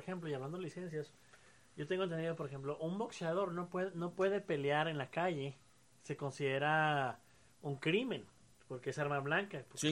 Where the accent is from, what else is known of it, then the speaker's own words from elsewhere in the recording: Mexico; como familia mexicana